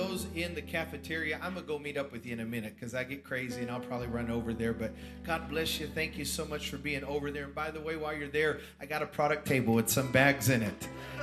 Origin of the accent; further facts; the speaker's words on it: Johnson City, Tennessee, United States; you can see that I'm from East Tennessee and my loafers with no socks, right? Amen. This is how we dress over in Johnson City.